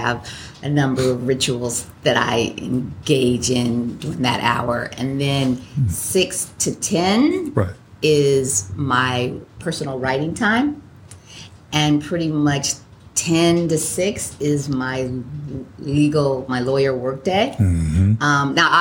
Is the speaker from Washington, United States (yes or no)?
yes; Seattle, Washington, United States; also born or lived in Los Angeles; But I grew up in Seattle.